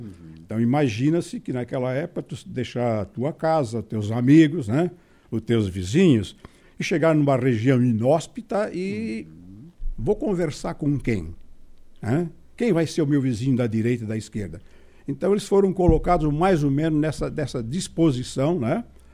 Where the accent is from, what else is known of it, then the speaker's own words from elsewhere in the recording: Urussanga, Santa Catarina, Brazil; Eu sou natural de Uruçanga, né, e sempre vivi aqui e continuo ainda radicado aqui na cidade, né?